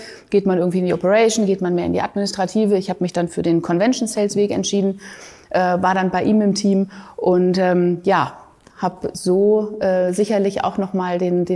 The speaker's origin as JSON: {"language": "German", "town": "Essen", "region": "North Rhine-Westphalia", "country": "Germany", "tie": "born there", "said": "Ich bin in Essen geboren."}